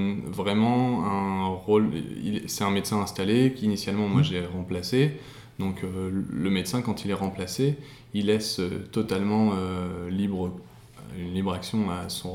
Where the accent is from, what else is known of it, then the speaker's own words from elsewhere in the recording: Lille, Hauts-de-France, France; now in Compiègne, France; je m'installais dans la région, que je ne connais absolument pas, je viens de Lille. J'ai suivi ma compagne pour habiter à Compiègne